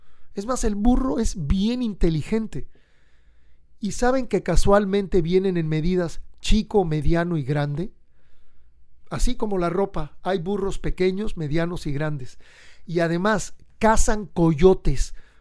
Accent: Mexico; como somos nosotros los mexicanos.

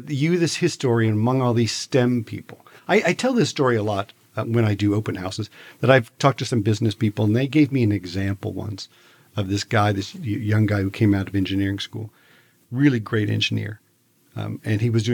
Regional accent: England, United Kingdom; Well, and this is the one thing I'd learned as an English person.

